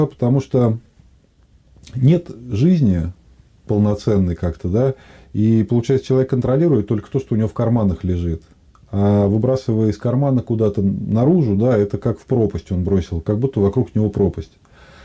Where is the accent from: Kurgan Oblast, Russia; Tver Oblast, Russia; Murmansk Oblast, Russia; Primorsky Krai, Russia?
Tver Oblast, Russia; Я родился в Тверской области и вырос здесь. И за последние там 8-10 лет я объездил все уголки.